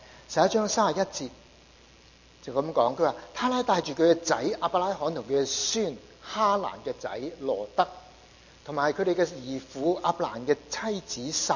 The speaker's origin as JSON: {"language": "Chinese", "country": "China", "said": "我们中国人会想很多的事，我们怎样来到聚在一起？"}